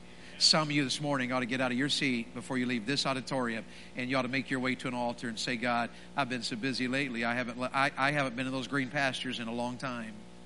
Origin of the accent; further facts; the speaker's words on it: Tennessee, United States; I was raised in Tennessee in the mountains, and we were poor as dirt.